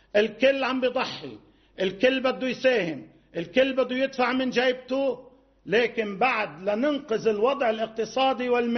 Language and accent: Arabic; Lebanon; نحن بحاجة كلبنانيين